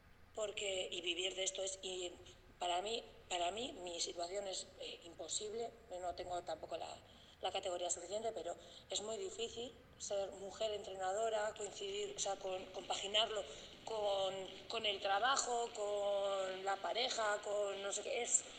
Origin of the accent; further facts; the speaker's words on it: Durango, Basque Country, Spain; tengo 28 años y soy de Durango.